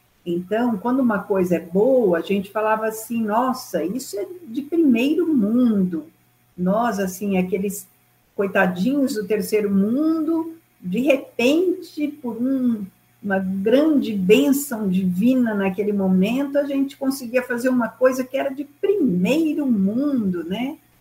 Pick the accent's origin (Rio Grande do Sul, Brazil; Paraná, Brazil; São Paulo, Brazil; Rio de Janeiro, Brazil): São Paulo, Brazil; Ribeirão Preto; also born or lived in Minas Gerais; now in São Paulo, Brazil; Eu sou nascida no, numa cidadezinha no sudoeste de Minas e fui criada em Ribeirão Preto.